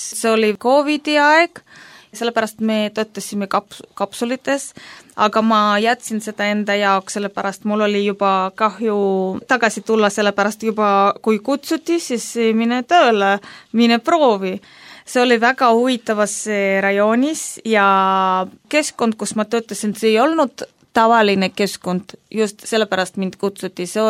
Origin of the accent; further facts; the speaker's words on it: Muhu, Saare County, Estonia; mina kasvasin seal Muhul, käisime seal suvel